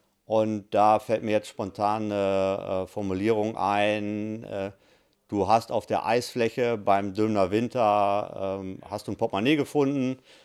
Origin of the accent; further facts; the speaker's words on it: Münster, North Rhine-Westphalia, Germany; Ja, ich als Münsteraner kenne Dürmen natürlich.